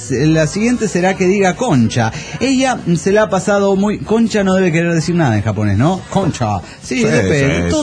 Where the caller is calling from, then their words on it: Saltillo, Coahuila, Mexico; En Saltillo, Coahuila estoy, señoras y señores de la nave. ¿Cómo les va? Yo aquí con la novedad de regresé al calor del norte de México.